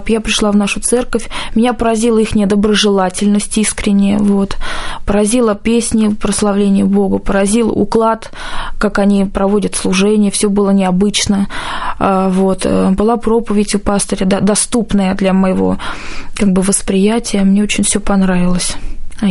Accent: Moscow, Russia; born there; Нет, я родилась в Москве.

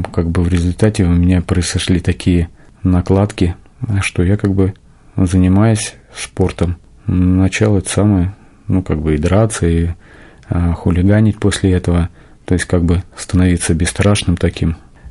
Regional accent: Barnaul, Altai Krai, Russia; now in Zheleznodorozhny, Russia; мне 45 лет, я живу в городе Железнодорожном, Московской области. Родился я в Алтайском крае, в городе Барнауле, и все детство провел там, по 10 класс.

